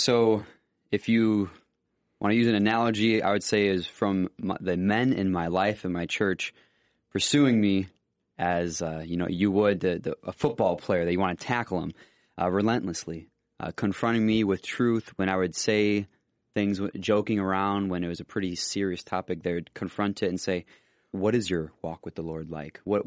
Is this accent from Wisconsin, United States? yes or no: no; Griffith, Indiana, United States; Yeah, I grew up right outside of Gary, Indiana, a little place called Griffith.